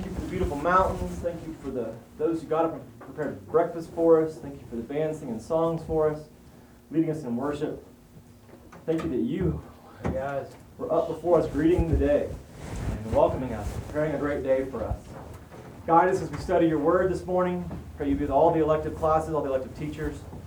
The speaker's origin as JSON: {"language": "English", "town": "Waco", "region": "Texas", "country": "United States", "tie": "born or raised there", "also_born_or_lived": "Houston", "said": "Speaking of Missouri, I am from Texas. I was born in Houston, left there as fast as I could. Grew up in Waco, Texas. That's my home."}